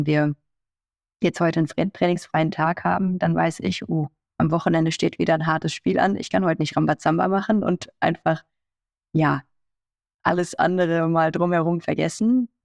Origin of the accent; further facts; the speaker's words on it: Cologne, North Rhine-Westphalia, Germany; Aber als Kölnerin, das ist anders.